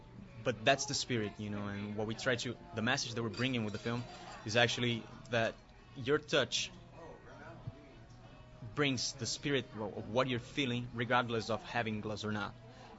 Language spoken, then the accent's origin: English; Brazil; English is a second language; I'm from Brazil